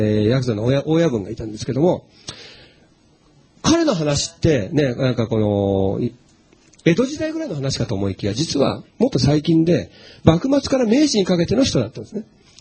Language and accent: Japanese; Shizuoka, Japan; 私、静岡県出身なんですけども